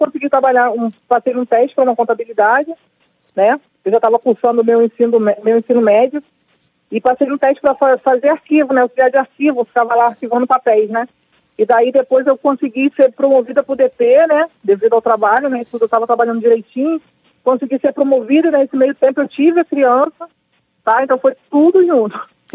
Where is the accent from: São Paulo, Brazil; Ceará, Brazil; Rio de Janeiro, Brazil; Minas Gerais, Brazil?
Rio de Janeiro, Brazil; Duque de Caxias; Mas eu sou uma menina que fui nascida, né, em Duque de Caxias, na Baixada.